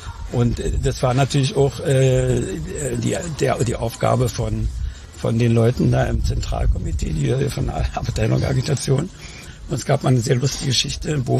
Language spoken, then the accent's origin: German; Berlin, Germany; accent: Berlin; Und da kam mir das sehr zugute, dass ich so Berliner habe. Die dachten, ich komme aus West-Berlin.